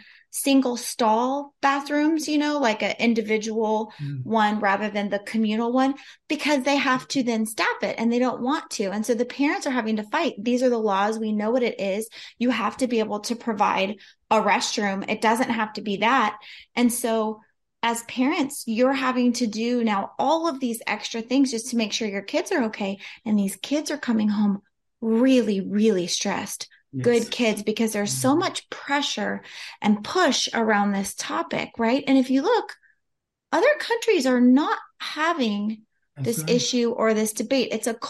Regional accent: California, United States; moved away as an adult; we both, we're born and raised in California, and we moved from California 2 years ago.

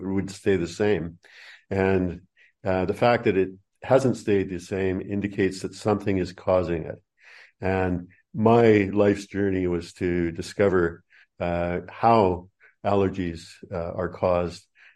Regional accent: Canada; moved away as an adult; also born or lived in New Zealand; now in Australia; the reason I don't speak with the proper Australian twist to my accent is because I have only lived here in Australia for 12 years now. Prior to that, I lived in New Zealand. And before that, I lived in Canada.

